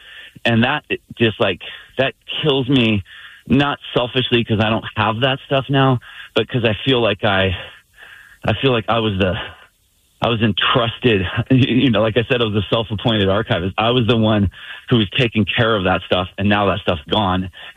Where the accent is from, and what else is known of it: Santa Barbara, California, United States; born or raised there